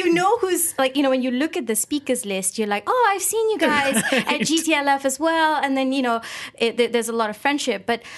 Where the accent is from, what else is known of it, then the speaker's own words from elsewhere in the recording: Malaysia; I'm a Malaysian Indian writer.